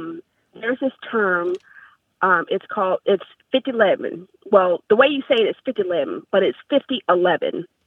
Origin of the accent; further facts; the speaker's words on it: Virginia, United States; Now, I'm from Virginia, and I thought it was like a Southern Virginia, North Carolina thing.